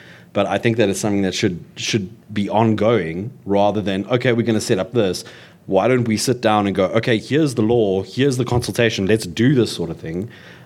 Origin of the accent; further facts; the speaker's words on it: South Africa; So the fact that this was not in it is a little bit disappointing as a South African.